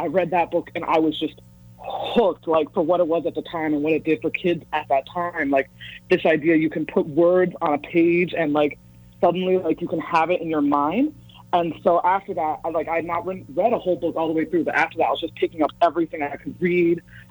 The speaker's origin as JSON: {"language": "English", "country": "United States", "tie": "born or raised there", "said": "stayed connected to my culture in Ghana and felt so much pride in where I came from, even as I was growing up in America."}